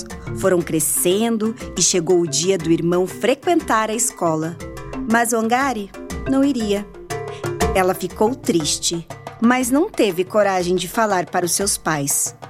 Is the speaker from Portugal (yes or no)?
no; Brazil; Meu nome é árabe, mas eu sou brasileira e moro em Curitiba.